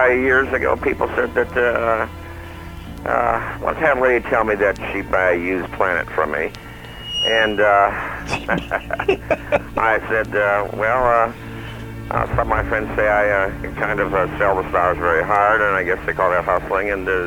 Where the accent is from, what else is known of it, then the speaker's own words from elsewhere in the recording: Wisconsin, United States; When I was growing up in Wisconsin, I'm actually from southern Wisconsin, I grew up in a rural area.